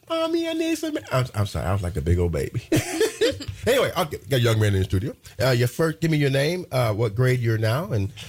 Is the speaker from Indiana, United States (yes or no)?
yes; Terre Haute, Indiana, United States; I mean, my hometown Terre Haute, they had five high schools. I went through four of them.